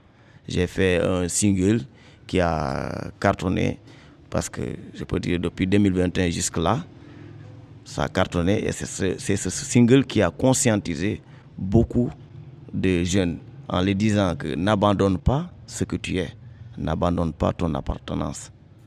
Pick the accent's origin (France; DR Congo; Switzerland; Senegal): Senegal; Kédougou; Je suis de Kédougou, l'ethnie Bassari.